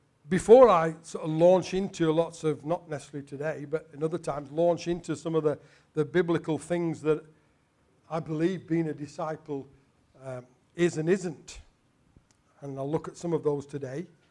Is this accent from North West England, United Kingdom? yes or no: no; Yorkshire and the Humber, United Kingdom; because I'm a Yorkshireman, and I come from what was the coal mining area of Yorkshire.